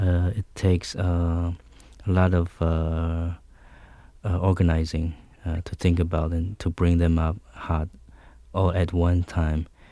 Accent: Taiwan; English is a second language; now in United States; Everything showing here, we see over there shortly after. And a lot of melodrama, Chinese melodrama, kung fu movies, comedies, things like that.

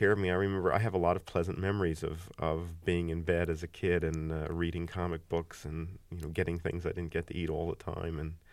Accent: Philadelphia, Pennsylvania, United States; I'm now 45 and I grew up here in Philadelphia.

